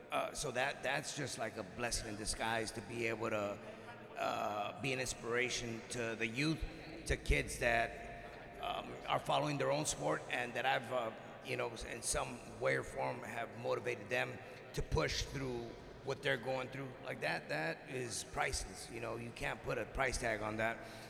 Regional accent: San Diego, California, United States; backyard of San Diego, you know, my hometown.

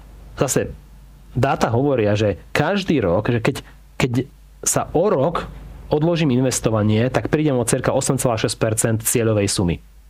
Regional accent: Martin, Žilina Region, Slovakia; Ja som tiež Martinčan.

